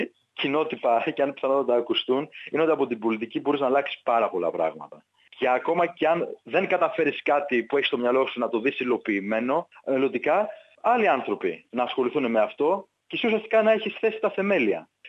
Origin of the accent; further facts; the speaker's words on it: Lamia, Central Greece, Greece; moved away as an adult; now in Australia; Κατάγομαι από τη Λαμία της Φθιώτιδας και στην Αυστραλία ήρθα για πρώτη φορά το 2007 για διακοπές, να επισκεφθώ τότε τον πατέρα μου, ο οποίος μόλις είχε έρθει εδώ. Έπειτα από μερικά χρόνια αποφάσισα να έρθω και να εγκατασταθώ μόνιμα